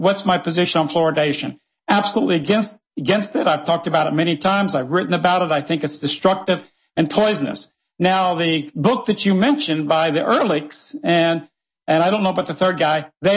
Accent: New Orleans, Louisiana, United States; I'm from New Orleans.

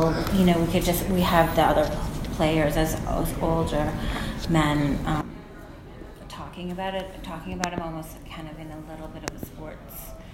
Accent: Newfoundland and Labrador, Canada; He's from Newfoundland, and I'm from Newfoundland

